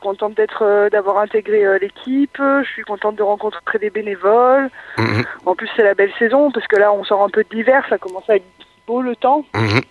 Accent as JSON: {"language": "French", "town": "Montpellier", "region": "Occitanie", "country": "France", "also_born_or_lived": "Brittany", "moved": "as an adult", "said": "Alors moi je suis de Montpellier à l'origine. Je suis partie sur les routes travailler en tant que saisonnière agricole pendant 10 ans."}